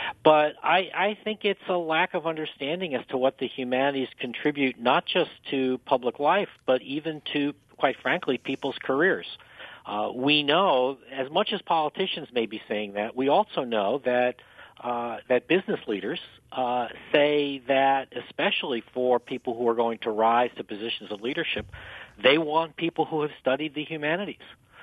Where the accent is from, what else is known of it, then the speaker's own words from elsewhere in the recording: Greenburgh, New York, United States; Outside of New York City, just north of Yonkers, town of Greenberg.